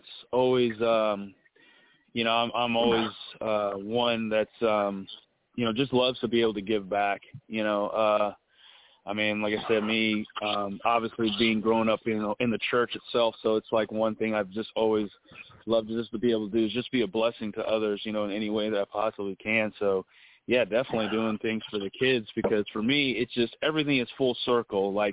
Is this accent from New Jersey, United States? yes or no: yes; New Jersey, United States; born there; also born or lived in Germany; now in San Antonio, United States; I was born in New Jersey, and we moved to Germany when we got stationed out there, and was out there for 6 years. So we moved back to the States, and we moved in down in San Antonio, Texas